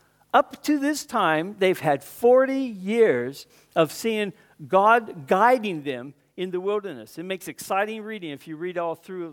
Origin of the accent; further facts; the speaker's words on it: California, United States; moved away as an adult; now in Australia; 40-some years ago, my wife and I came from Southern California. And we came here to Western Australia to help found a church and get something going, which is still here. It's up in Wanneroo.